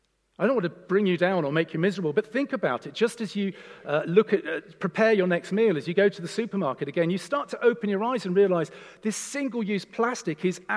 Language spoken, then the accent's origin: English; Malaysia; also born or lived in Japan; I was born in Japan and raised in Malaysia.